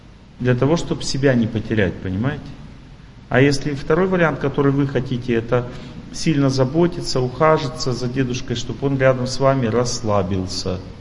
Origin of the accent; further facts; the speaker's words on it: Urals, Russia; also born or lived in Tolyatti, Russia; Вот я помню, когда мы в Тольятти переехали из Урала